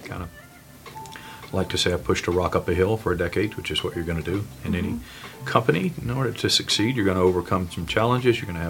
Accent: the South, United States; I grew up in the South, pretty competitive part of the South, football.

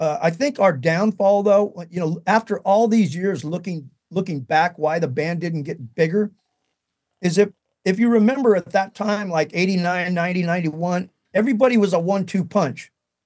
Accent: California, United States; And then, the band moved down to Los Angeles and, cause we're all from the San Francisco Bay Area, you know

